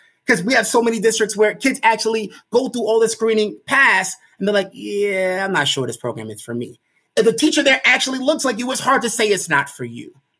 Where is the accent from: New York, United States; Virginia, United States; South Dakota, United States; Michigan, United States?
New York, United States; Brooklyn; Because I fundamentally feel that growing up in Brooklyn, New York, and our school system, had that been reversed, I think I would have been screwed.